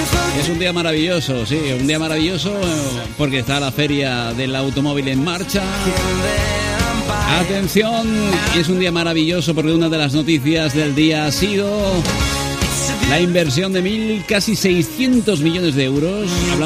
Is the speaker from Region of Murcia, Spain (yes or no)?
no; Valencia, Valencian Community, Spain; Somos de Valencia y tiramos para Valencia.